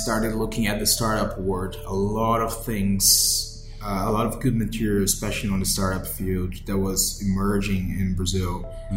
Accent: England, United Kingdom; That's probably not a very accurate New York accent, but it sounded right to me as an English person speaking.

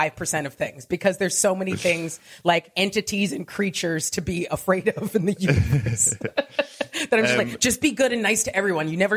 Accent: Diamond Bar, California, United States; I grew up in a city called Diamond Bar, California, which is right next to Pomona.

